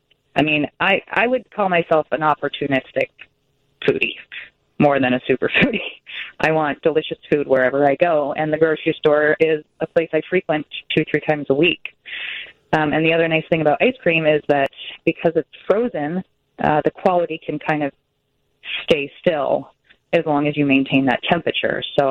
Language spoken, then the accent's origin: English; Seattle, Washington, United States; Like, I'm from Seattle, so we had something called Moose Tracks